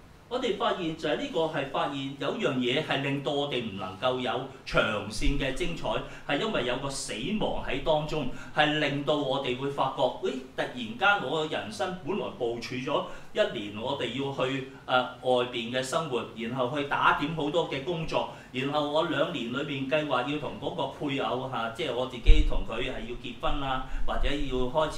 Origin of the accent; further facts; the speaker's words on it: China; 對我哋中國人嚟講，你同我都知道